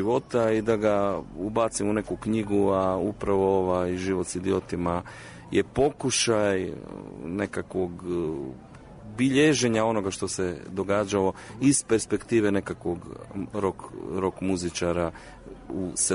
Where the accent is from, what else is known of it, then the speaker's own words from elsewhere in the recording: Croatia; born there; Mi smo bend iz Hrvatske, geografski, ja kažem ideološki, nismo nikad bili hrvatski bend, niti smo sebi dozvolili da nas neko tako naziva, jer jednostavno mi smo rođeni tamo, stvarali smo tamo, tamo smo kreirali